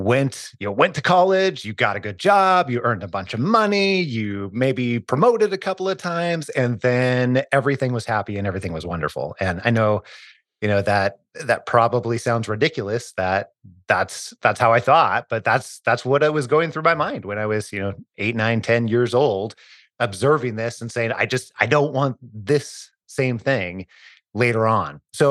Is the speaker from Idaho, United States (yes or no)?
yes; Idaho, United States; I was born and raised in Northern Idaho, almost as far as you can go before you hit the Canadian border, but I grew up pretty poor.